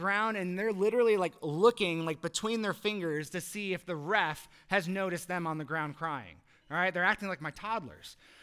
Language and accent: English; Chicago, Illinois, United States; And I'm from Chicago, so that rarely ever happens, all right?